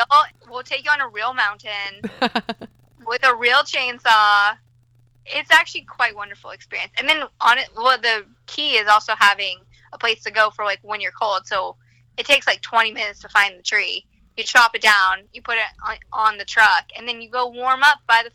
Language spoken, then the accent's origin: English; Oregon, United States; Nobody ever said I'm actually from Oregon because I'm not weird.